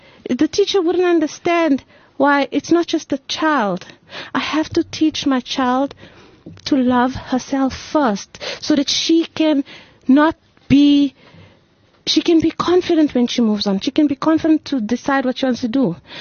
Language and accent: English; South Africa; I am a South African that is truly mixed. My father's an Indian. My mother's a black. My grandfather's a Swati. I grew up in an Indian neighborhood and a colored neighborhood, and I'm married to a Xhosa man.